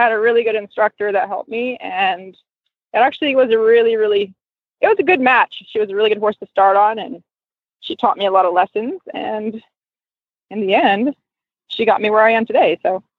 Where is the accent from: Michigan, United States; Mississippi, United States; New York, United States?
Michigan, United States; I grew up in Michigan, and I went to work for Clinton.